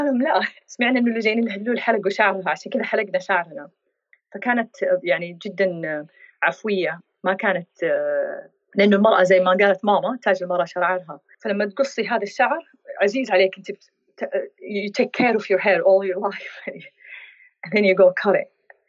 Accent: Mecca, Makkah Province, Saudi Arabia; لما كنت أنا من مكة، لما كنت أروح الحرم أطوف

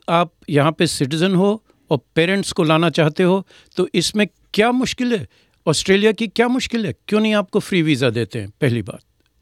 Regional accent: Varanasi, Uttar Pradesh, India; born there; मेरी पैदाइश है बनारस में

